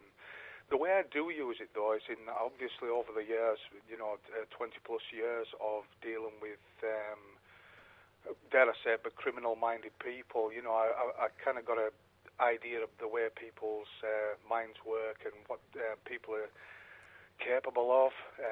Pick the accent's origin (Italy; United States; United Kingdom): United Kingdom; Carlisle, North West England; now in Abbeytown, United Kingdom; I'm further out west on the coast. I'm actually from Carlisle, but I'm living in Abbeytown, nearer to the Port of Silloth.